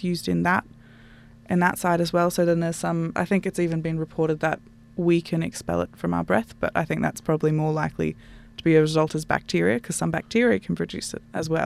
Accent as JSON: {"language": "English", "town": "Canberra", "region": "Australian Capital Territory", "country": "Australia", "said": "I'm from Canberra originally, and when you drive down the coast, there's like, you often see them on the edge of the roads."}